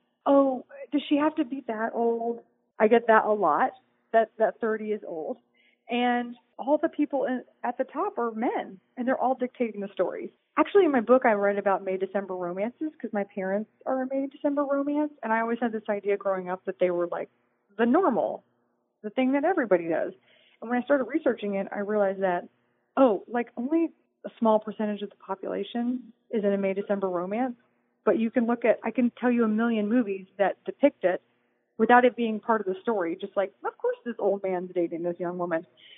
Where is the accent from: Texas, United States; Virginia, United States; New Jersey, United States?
Texas, United States; Houston; I grew up listening to … I'm from Houston. We're the same age.